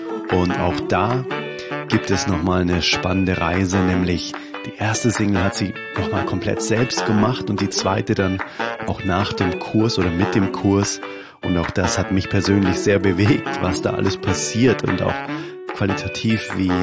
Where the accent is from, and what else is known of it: Bavaria, Germany